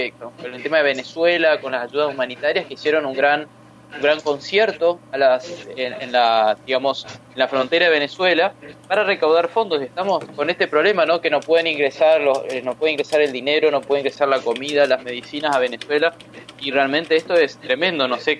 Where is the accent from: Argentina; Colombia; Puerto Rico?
Argentina; Corrientes; Bueno, yo vengo de una provincia muy carnavalera que es Corrientes, recuerden que soy correntino.